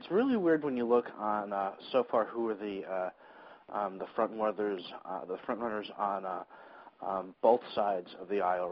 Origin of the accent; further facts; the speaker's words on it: New Jersey, United States; I'm from Jersey originally, and just with all the trips back and forth to the city and whatnot